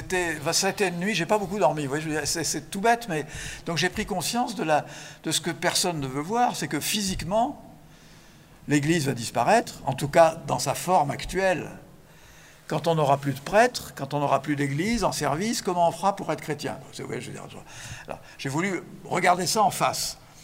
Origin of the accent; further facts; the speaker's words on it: Nouvelle-Aquitaine, France; Chez moi, en Charente, il y en a 1 sur 10.